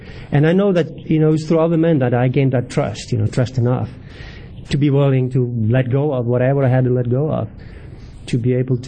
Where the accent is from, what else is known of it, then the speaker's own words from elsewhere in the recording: Iceland; So I was raised in Lutheran religion. State and church is not separated in Iceland.